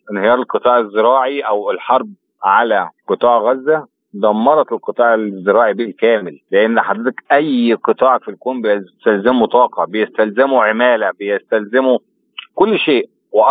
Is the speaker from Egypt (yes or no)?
yes; Egypt; إن إحنا كمصريين نقدر أو مراكز بحثية في مصر نقدر نساهم